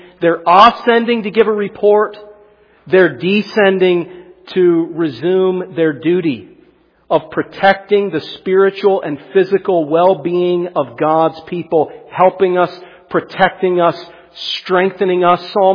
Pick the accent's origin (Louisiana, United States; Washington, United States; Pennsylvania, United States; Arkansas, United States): Pennsylvania, United States; I love the city of Southfield. I love my hometown in Pennsylvania.